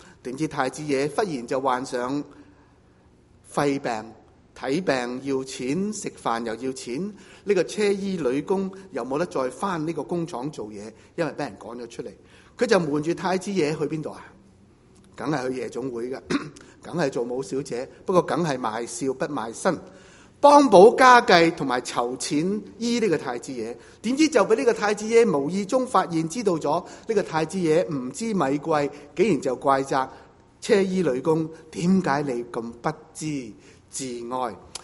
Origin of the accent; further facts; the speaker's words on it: China; 我们中国人如果生了仔的话，添了丁，当然向最密切的人来到报告